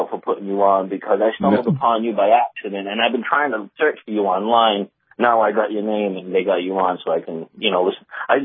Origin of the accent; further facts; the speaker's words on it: Fall River, Massachusetts, United States; I'm from the Bristol County area.